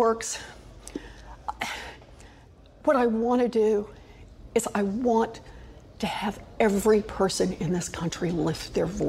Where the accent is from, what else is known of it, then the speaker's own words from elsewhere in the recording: United States; When I grew up in America, the chances that a kid would do better than her parents were better than 90%.